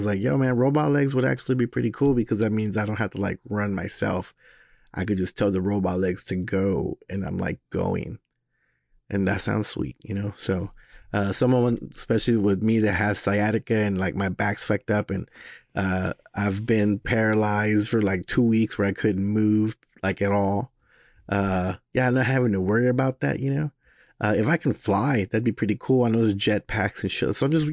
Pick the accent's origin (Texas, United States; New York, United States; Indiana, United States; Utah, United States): Texas, United States; moved away; trying to lose my Texanish while I'm up here. It's really hard. You know, it's gotten me, you know, so growing up in Texas, like if you didn't say sir or ma'am